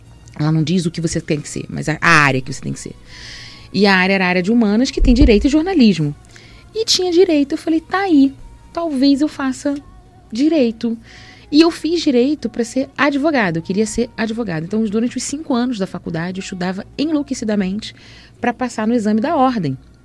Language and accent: Portuguese; Rio de Janeiro, Brazil; E eu escolhi Vila Bela, é engraçado, né? Porque eu vim do Rio de Janeiro, o sotaque denuncia.